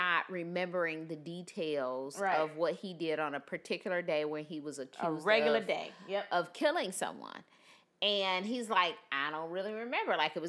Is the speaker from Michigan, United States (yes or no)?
yes; Detroit, Michigan, United States; now in Charlotte, United States; So I'm from Detroit, and in Detroit we have these things called like Coney Island.